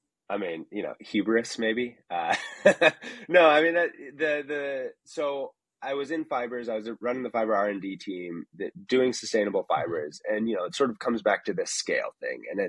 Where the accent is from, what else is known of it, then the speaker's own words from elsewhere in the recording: West Coast, United States; I grew up on the West Coast, and so it was very different.